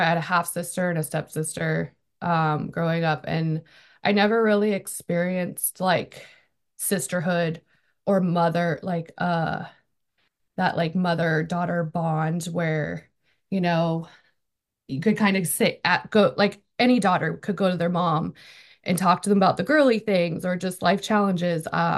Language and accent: English; California, United States; I'm from Northern California. And so when I moved down here, it was like everyone around me had them.